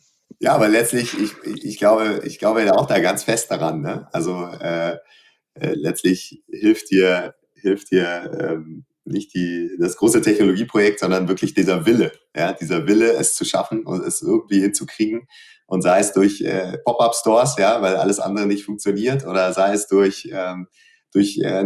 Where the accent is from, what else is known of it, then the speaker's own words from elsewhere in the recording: North Rhine-Westphalia, Germany; mit ganz, ganz warmen Grüßen in meiner Heimat NRW